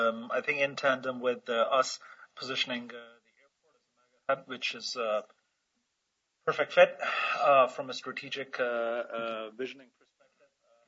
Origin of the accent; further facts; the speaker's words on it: Pakistan; For those of you who might not know, I'm originally from Pakistan.